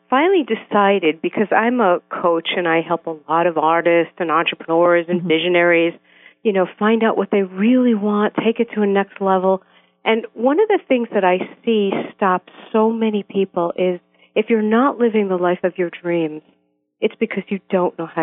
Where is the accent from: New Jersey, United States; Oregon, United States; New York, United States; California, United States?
New York, United States; Brooklyn; But I grew up in Brooklyn, New York, Orthodox Jewish family.